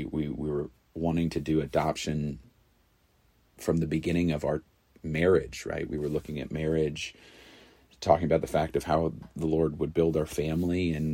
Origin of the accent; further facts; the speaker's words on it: Knoxville, Tennessee, United States; also born or lived in Honduras; I grew up after living in Honduras in Knoxville, and so there was an idea of being back close to my parents.